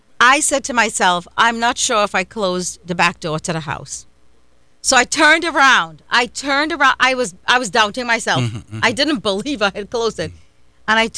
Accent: Trinidad & Tobago; when I was growing up in Trinidad

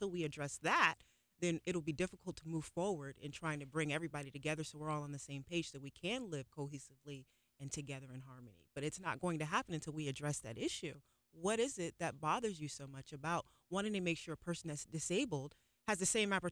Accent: Melbourne, Victoria, Australia; tell them about my upbringing, that I came from Melbourne, just like you are.

